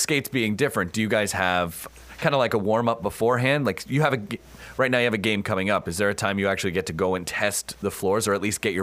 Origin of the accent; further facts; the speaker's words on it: North Bay, Ontario, Canada; I grew up in North Bay.